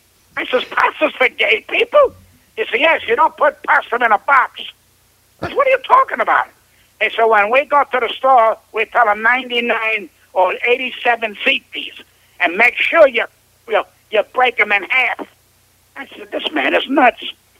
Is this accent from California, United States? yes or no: no; Brooklyn, New York, United States; I grew up in Brooklyn.